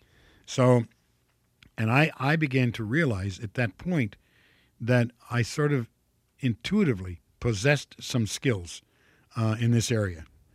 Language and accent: English; Toledo, Ohio, United States; I'm from Ohio. I was born in Toledo, Ohio. And I grew up there. My father was from Montgomery, Alabama.